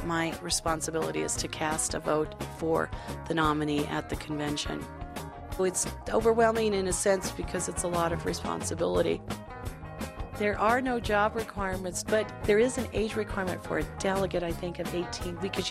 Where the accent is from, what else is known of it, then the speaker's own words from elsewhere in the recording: Denver, Colorado, United States; And when I first walked into the Pepsi Center in Denver, I can't even describe how proud I was that to see my home city and state hosting this convention.